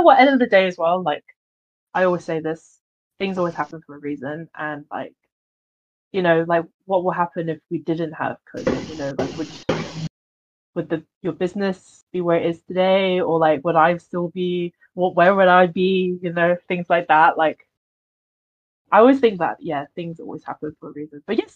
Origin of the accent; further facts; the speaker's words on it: United Kingdom; born there; And myself being British born Chinese, identity has always been a struggle of mine.